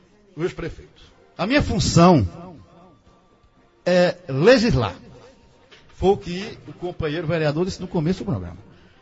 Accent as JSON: {"language": "Portuguese", "region": "Pernambuco", "country": "Brazil", "said": "eu sou do sertão do Pajeú, moro em um distrito que geograficamente é serras"}